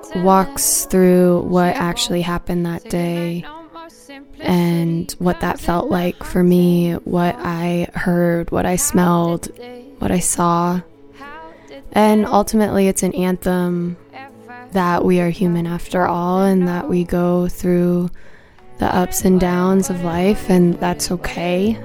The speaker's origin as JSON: {"language": "English", "town": "Seattle", "region": "Washington", "country": "United States", "said": "I'm from Seattle, and I go"}